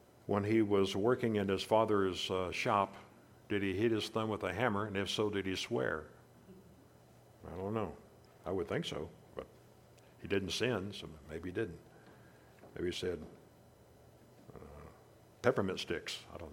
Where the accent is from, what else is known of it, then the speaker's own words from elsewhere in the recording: Pekin, Indiana, United States; Would I have any patients? Probably not, because I came from Pekin, Indiana, and they knew my background. No respect in your hometown.